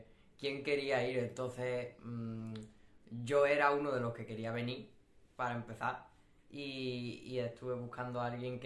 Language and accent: Spanish; Jerez de la Frontera, Andalusia, Spain; también vengo de Jerez y pues tampoco sé cómo estamos aquí.